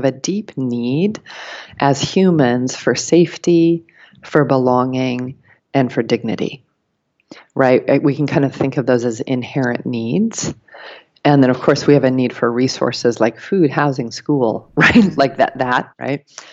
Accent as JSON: {"language": "English", "region": "Colorado", "country": "United States", "tie": "born or raised there", "said": "I was just back in my home state. I grew up in rural Colorado in the Rockies."}